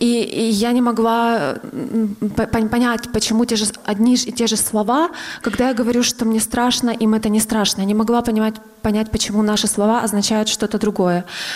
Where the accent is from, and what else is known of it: Pervomaisk, Luhansk Oblast, Ukraine; born or raised there